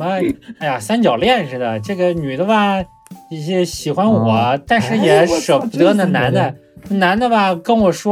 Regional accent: Shandong, China; 我不是在山东嘛，然后去的云南上的大学。我在这个我老家，在我家的时候，这个高中一直到高中

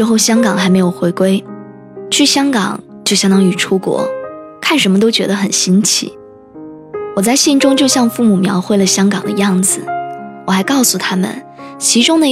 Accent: Harbin, Heilongjiang, China; 我出生成长在哈尔滨，尽管它不是一座经济发达的城市，但人们的幸福感很强，人们热衷于过节和聚会。

